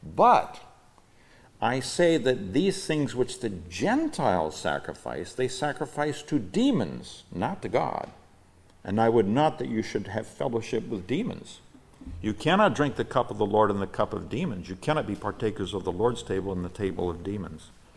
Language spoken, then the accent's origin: English; Nigeria; English is a second language; So I grew up in Nigeria, West Africa, where the Africans often would have idols